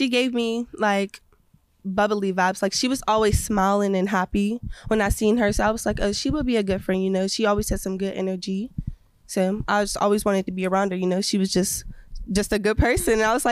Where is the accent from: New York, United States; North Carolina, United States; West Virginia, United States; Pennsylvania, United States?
Pennsylvania, United States; East Liberty; I'm from East Liberty, Pennsylvania.